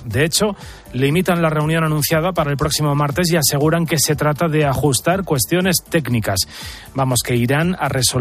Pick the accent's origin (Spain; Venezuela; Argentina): Spain; Los españoles, según ese sondeo, somos los europeos más preocupados por el aumento de los precios.